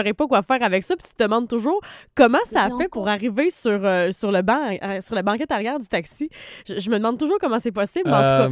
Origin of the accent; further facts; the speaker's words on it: Quebec, Canada; accent: Québécois; voit des vidéos circuler sur le web sur l'accent québécois. Les Français qui rigolent un peu de notre accent.